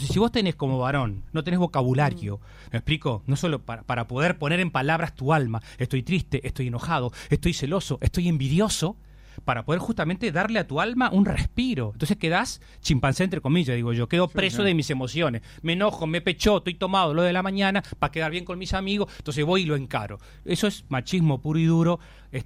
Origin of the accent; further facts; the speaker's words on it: Uruguay; Soy uruguayo y me quiero, soy de Las Cano.